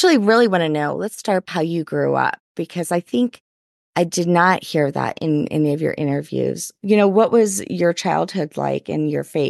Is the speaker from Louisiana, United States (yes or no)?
yes; New Orleans, Louisiana, United States; now in Colorado, United States; You know, so I am originally from New Orleans.